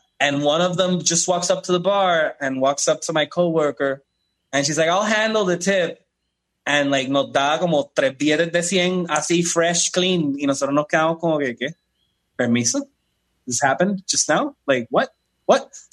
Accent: Puerto Rico; yo soy blanco, claro, y yo soy puertorriqueño, mis papás son puertorriqueños, mis abuelos son puertorriqueños

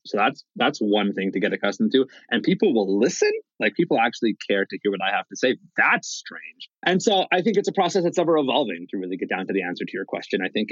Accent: Utah, United States; I grew up here in Utah. The first glory days of the Utah Jazz, I was like seven, those two finals runs.

